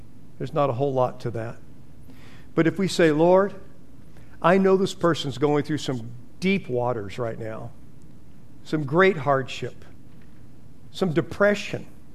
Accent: California, United States; I said, I'm the only normal one here. I'm from California and I'm a Buckeye fan.

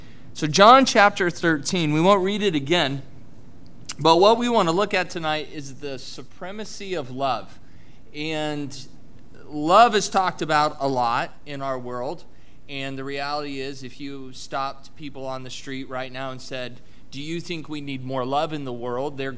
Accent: Lincoln, Nebraska, United States; also born or lived in Ohio / Greenville; And then we moved from there to Lincoln, Nebraska, which is my hometown. We were there for 7 years.

